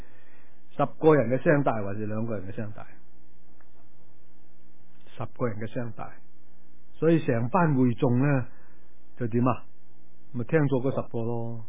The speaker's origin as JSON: {"language": "Chinese", "country": "China", "said": "我们中国人说硬颈，不是硬心"}